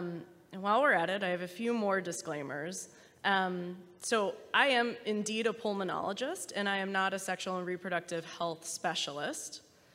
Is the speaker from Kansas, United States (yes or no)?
no; Pittsburgh, Pennsylvania, United States; As mentioned … I'm from Pittsburgh